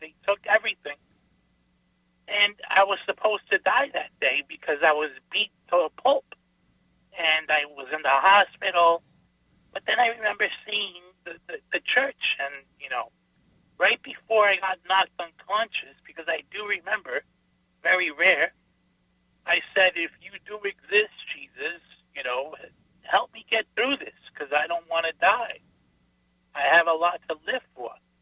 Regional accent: New York City, New York, United States; now in Florida, United States; and I grew up in New York City. And when I was younger, before I moved to Florida

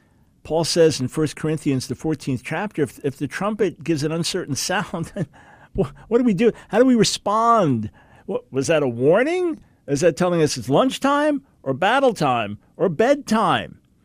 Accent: New York, United States; I'm a New York Jew, Jewish follower of Jesus, born and raised in New York.

